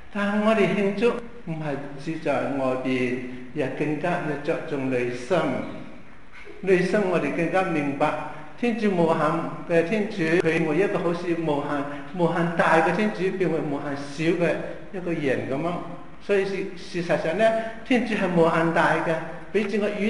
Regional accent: China; 我们中国人是真的有福的

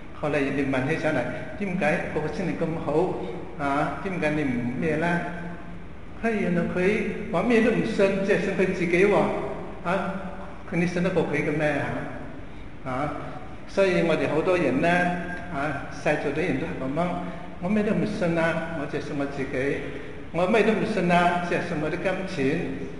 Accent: China; 我们中国人

